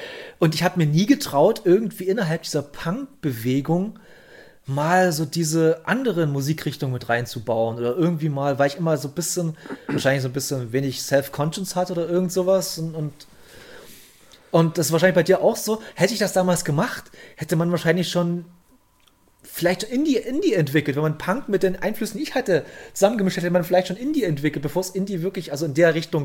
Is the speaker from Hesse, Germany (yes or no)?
no; Saxony, Germany; also ich komme südlich von Bautzen, komme ich her, in dieser Dorfgegend